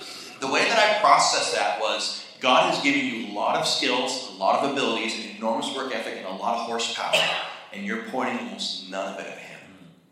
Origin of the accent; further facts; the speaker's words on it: Western Canada, Canada; I grew up in Western Canada.